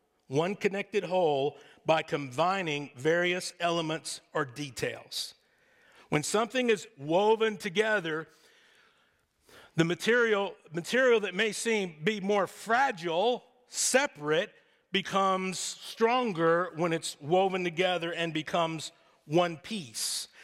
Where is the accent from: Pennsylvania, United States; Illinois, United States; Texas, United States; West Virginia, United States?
Texas, United States; I'm a native Texan. I was born in Texas, was raised in Texas, and I wanted everybody to know that I was from Texas.